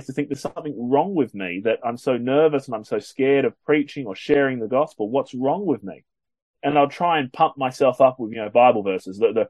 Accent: Australia; accent: Australian; Although when I speak to Australians, they have pointed out that my accent has softened a bit, and that I don't say things in the proper Australian manner anymore.

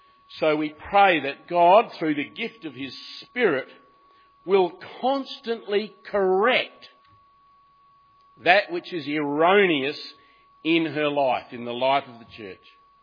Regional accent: Australia; it's part of being an Australian.

